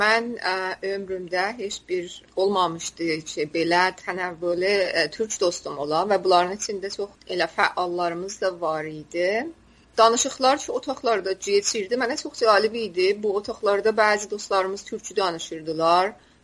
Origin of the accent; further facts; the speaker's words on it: Tabriz, East Azerbaijan, Iran; Hətta mən üçün Təbrizliyəm.